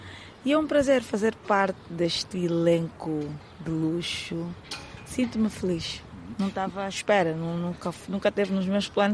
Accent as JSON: {"language": "Portuguese", "region": "Luanda", "country": "Angola", "tie": "born or raised there", "said": "Bairro Azul, nasci e cresci no Bairro Azul."}